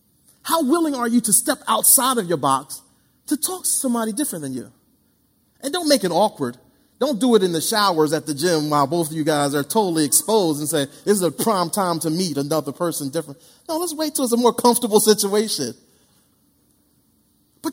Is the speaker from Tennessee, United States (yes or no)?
no; Philadelphia, Pennsylvania, United States; I remember growing up in Philly.